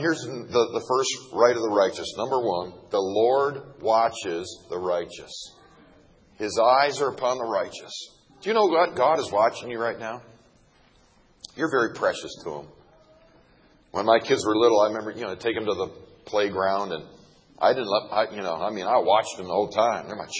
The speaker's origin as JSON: {"language": "English", "town": "Buffalo", "region": "New York", "country": "United States", "tie": "born or raised there", "said": "I grew up in Buffalo, New York, so I'm used to it too."}